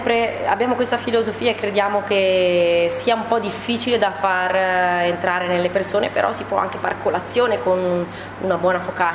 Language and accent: Italian; Lonato del Garda, Lombardy, Italy; moved away as an adult; now in Agordo, Italy; sono originaria del Lago di Garda, per l'esattezza vengo da Lonato del Garda, un paesino appunto in provincia di Brescia e mi sono trasferita ad Agordo da circa 2 anni per motivi di lavoro.